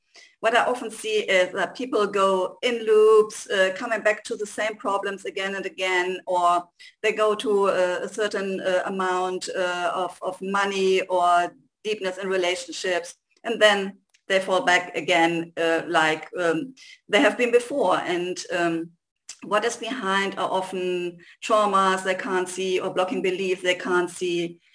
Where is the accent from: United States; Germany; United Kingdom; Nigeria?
Germany; English is a second language; moved away as an adult; now in Madeira, Portugal; perhaps you can hear it from my accent, and also that I sometimes have to find words. So I'm definitely not native English. I come from Germany, and I decided 4 years ago that I want to leave Germany and my life that I had there to come to Madeira.